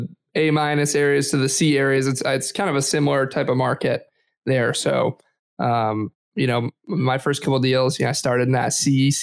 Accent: Detroit, Michigan, United States; So I'm from Michigan. I grew up born and raised in the suburbs of Detroit, Metro Detroit.

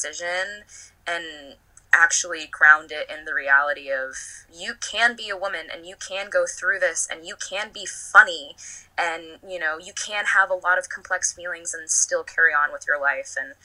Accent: Astoria, New York, United States; We grew up in Astoria and Queens together.

